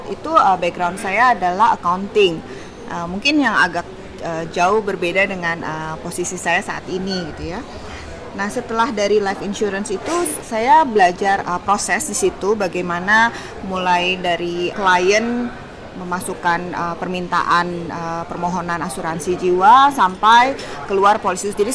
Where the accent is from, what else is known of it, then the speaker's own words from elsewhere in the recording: Bandung, West Java, Indonesia; also born or lived in Jakarta; Saya itu lahir di Bandung, SMP dan SMP SMA itu saya di Bandung. Kemudian saya kuliah di Jakarta di Trisakti.